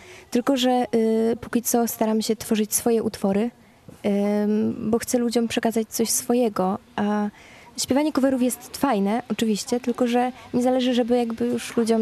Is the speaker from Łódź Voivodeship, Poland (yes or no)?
no; Krupski Młyn, Silesian Voivodeship, Poland; Pochodzę z Krupskiego Młyna.